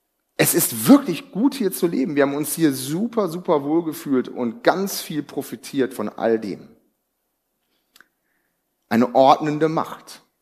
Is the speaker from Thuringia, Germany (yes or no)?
no; North Rhine-Westphalia, Germany; ich komme aus dem Ruhrgebiet.